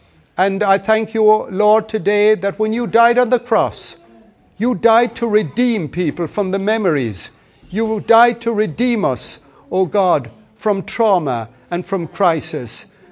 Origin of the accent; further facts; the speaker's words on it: Puerto Rico; I was from Puerto Rico. There was no hope for me.